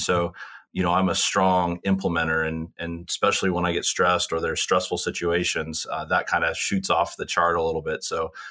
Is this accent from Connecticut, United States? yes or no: no; Seattle, Washington, United States; also born or lived in San Diego, California; I grew up in San Diego when I was a younger kid. And then my parents had moved, you know, in the early 90s up to the Pacific Northwest. So Seattle is where I went to high school.